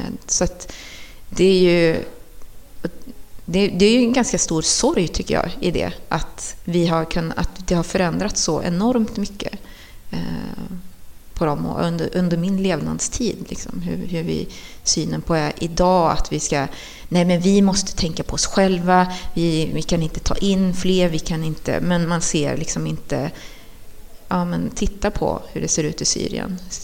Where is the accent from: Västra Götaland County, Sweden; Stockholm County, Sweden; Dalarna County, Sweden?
Västra Götaland County, Sweden; som också var från miljonprogramsområde på samma sätt som jag var uppväxt på Kronogården.